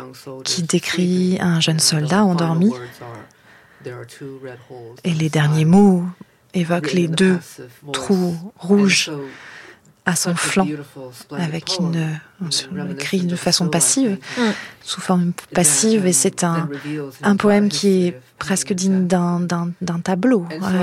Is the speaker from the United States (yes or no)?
yes; Hartford, Connecticut, United States; les souffrances que moi j'ai vues aussi en grandissant à Hartford, dans le Connecticut